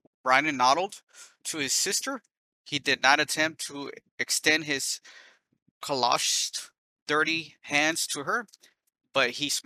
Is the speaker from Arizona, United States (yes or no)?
no; Des Moines, Iowa, United States; English is a second language; also born or lived in Masaya, Nicaragua; I was born in Masaya, Nicaragua, raised in Des Moines, Iowa. I've also lived in 36 states in the States, lived there for 28 years.